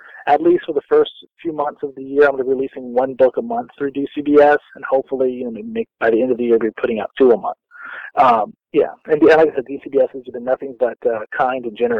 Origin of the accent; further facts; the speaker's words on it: Florida, United States; If you can't tell, I'm from Florida, so MegaCon is my home con.